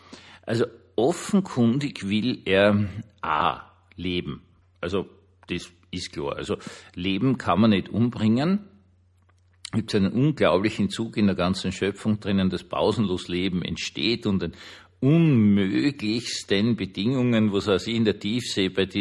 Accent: Austria; Also als Österreicher habe ich natürlich eine Erfahrung damit. Also ich persönlich nicht, aber meine Familie und all ganz Österreich, das waren die Habsburger.

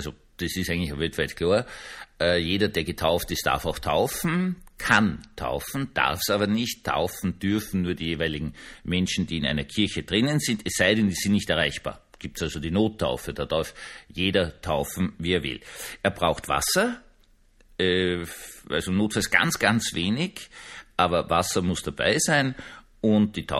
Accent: Vienna, Austria; Ich habe das nur erlebt in meiner Kindheit in Wien-Gumpendorf

